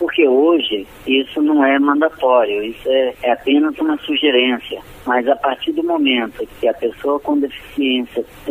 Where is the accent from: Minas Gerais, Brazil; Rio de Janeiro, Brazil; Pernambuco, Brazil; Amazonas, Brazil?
Minas Gerais, Brazil; Viçosa; Descemos para Belo Horizonte, Belo Horizonte, Viçosa, minha cidade.